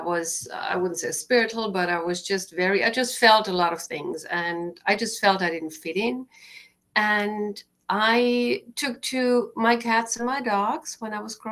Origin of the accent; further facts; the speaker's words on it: Germany; moved away as an adult; now in United States; I grew up in Germany.